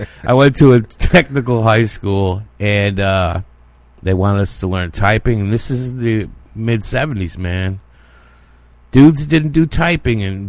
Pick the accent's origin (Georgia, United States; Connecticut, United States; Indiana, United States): Connecticut, United States; Watertown; I grew up in Watertown, Connecticut. It's a small town outside of Waterbury, which is like between Hartford and Bridgeport, New Haven area.